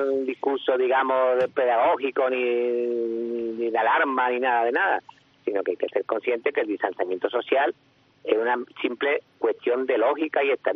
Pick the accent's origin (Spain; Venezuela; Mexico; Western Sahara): Spain; como somos los españoles históricamente, descendientes de la Salilla de Tormes, de la picaresca